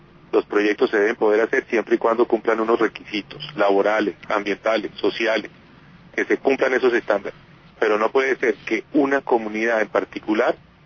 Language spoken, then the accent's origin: Spanish; Bogotá, Colombia; Y yo como bogotano seré el primero en concurrir a ejercer ese derecho de voto